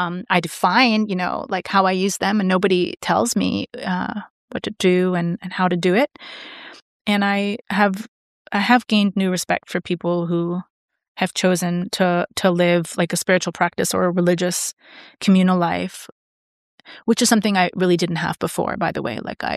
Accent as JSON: {"language": "English", "region": "New York", "country": "United States", "lives_now": "Berlin, Germany", "said": "just because I'm a New Yorker and therapy is like a purse."}